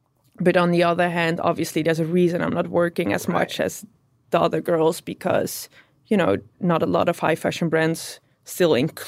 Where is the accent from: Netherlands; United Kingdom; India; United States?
Netherlands; now in Amsterdam, Netherlands; So I grew up in the south of Holland, a small town. I mean, it's considered a city in the Netherlands, but I think it's quite a small town. Yeah, and I lived there until I was 17.